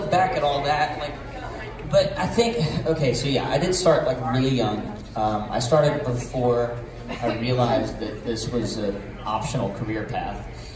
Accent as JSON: {"language": "English", "region": "Louisiana", "country": "United States", "tie": "born or raised there", "said": "there's a bed and breakfast in my hometown, and the owner, Rocky Sonia, is friends with, like, everybody. And when I say everybody, I mean, like, every celebrity that comes into Lafayette, Louisiana, or Bow Ridge, Louisiana, they call him, they talk to him first."}